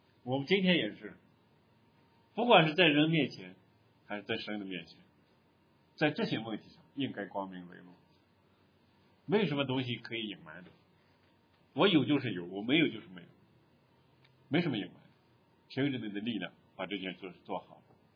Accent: China; 我们中国人说一是一，二是二，三就不是三了，是吧？

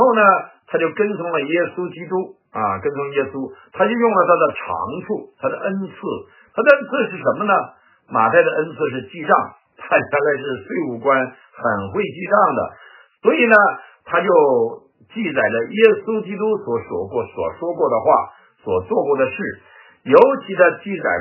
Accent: China; now in United States; 那么第二个就讲我们从中国来到美国啊，从中国来到美国

